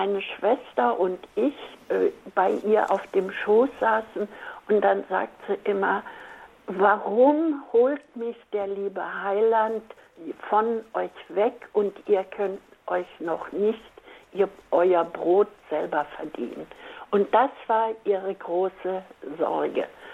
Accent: Silesian Voivodeship, Poland; Ich komme aus Schlesien. Ich bin eine uralte Frau, nämlich 90 Jahre.

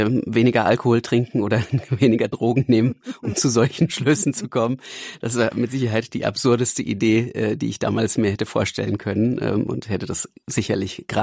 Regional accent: Hesse, Germany; Geboren und aufgewachsen bin ich in Hessen, ja, etwa 40 Kilometer nördlich von Frankfurt am Main in der Wetterau. Bin dann dort auch zur Schule gegangen natürlich und als Kind im Alter von etwas über 3 Jahren evangelisch getauft worden.

